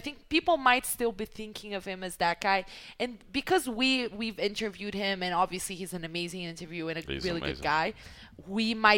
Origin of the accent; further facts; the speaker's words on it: Brasília, Federal District, Brazil; I'm from Brasilia.